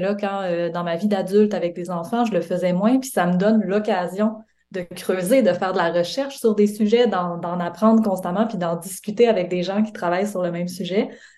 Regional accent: Quebec, Canada; now in Montreal, Canada; moi, je suis à Montréal depuis quelques années, mais c'est nouveau, j'ai grandi au Lac-Saint-Jean.

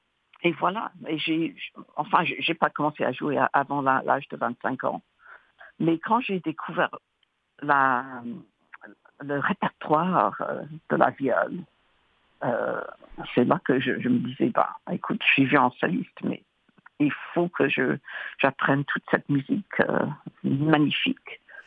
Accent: England, United Kingdom; French is a second language; now in Montreal, Canada; je pensais rentrer en Europe parce que je suis anglaise après tout.

